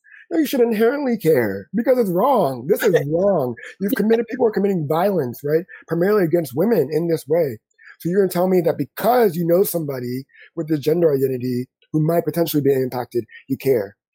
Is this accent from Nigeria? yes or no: no; Ghana; now in United States; I am too black for Americans, because American means white. Toni Morrison said it best. I am too American for my own Ghanaian, right? Yeah. And I am too African for black folks. They can tell. They're like, you have an accent, or you behave differently.